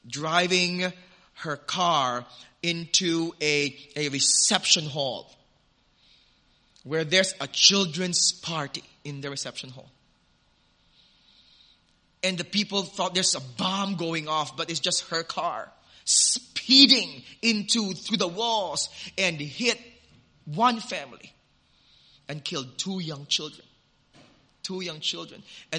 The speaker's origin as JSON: {"language": "English", "country": "Philippines", "said": "As a Filipino, we are so proud of her"}